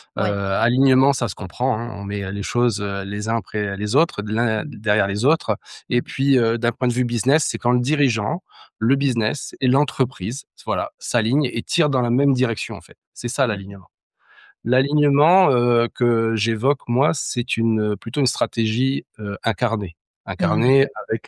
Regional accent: New Caledonia; born there; also born or lived in France; je suis en Nouvelle-Calédonie, je suis né en Nouvelle-Calédonie, j'ai fait mes études en France, et puis j'ai pas mal travaillé à l'étranger

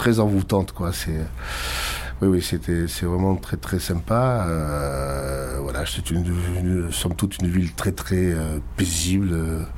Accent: Nouvelle-Aquitaine, France; Oui, je suis originaire du Sarladais, donc toujours très heureux de revenir.

